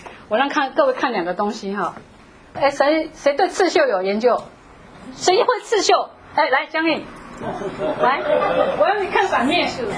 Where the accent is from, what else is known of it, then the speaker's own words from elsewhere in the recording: Kaohsiung, Taiwan; 他跟我台湾来自，同样来自高雄，可是他是工科的女孩子，我是商女